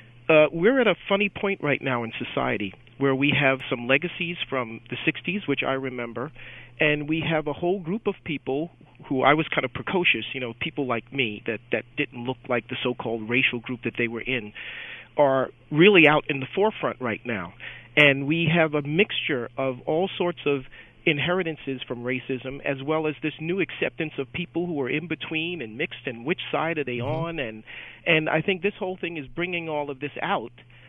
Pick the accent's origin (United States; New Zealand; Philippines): United States; New York; born there; I'm black, and I was born in Harlem, and everyone in my family is black